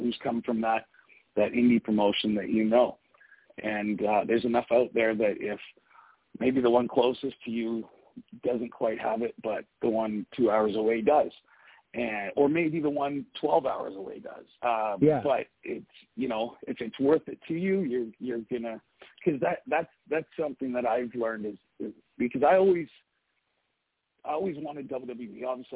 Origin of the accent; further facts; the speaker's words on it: Canada; being a Canadian wrestler of smaller stature, Benoit really appealed to me.